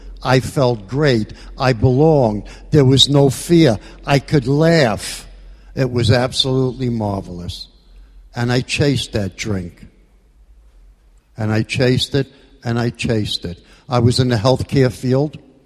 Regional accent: Brooklyn, New York, United States; As a youngster growing up in Brooklyn, I never fit in, I never belonged, I was set aside.

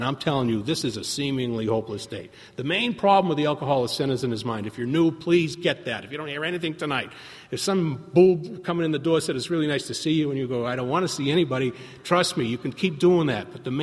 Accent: Boston, Massachusetts, United States; They go, where are you from? And I'm from Boston.

